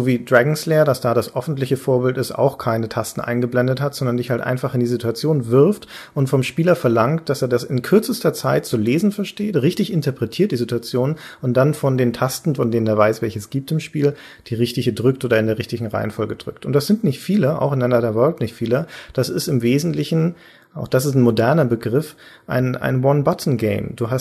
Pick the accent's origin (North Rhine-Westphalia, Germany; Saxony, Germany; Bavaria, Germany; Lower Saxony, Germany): Bavaria, Germany; Nuremberg; In Nürnberg zum Beispiel, meiner Heimatstadt